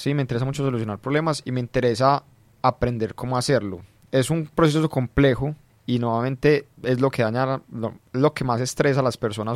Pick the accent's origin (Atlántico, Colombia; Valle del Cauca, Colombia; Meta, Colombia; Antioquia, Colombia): Antioquia, Colombia; Medellín; Yo soy de acá de Medellín, de toda la vida, básicamente.